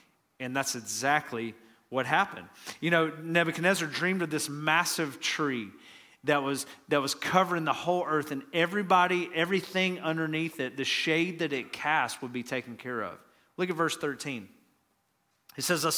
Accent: Atlanta, Georgia, United States; Well, I'm from Atlanta, and growing up in the mid, late 80s, early 90s, there was a household name we had around Atlanta, and that was Neon Deion.

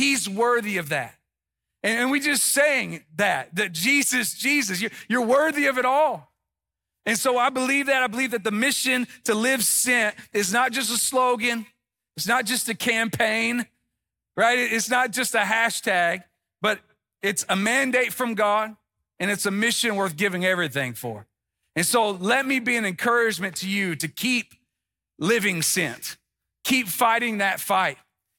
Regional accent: Tennessee, United States; now in South Florida, United States; I am in South Florida now, and I don't have an Australian accent, but in South Florida, my accent stands out, right? And I was asked at the beach not long ago, what part of Europe are you from? The Tennessee part, right?

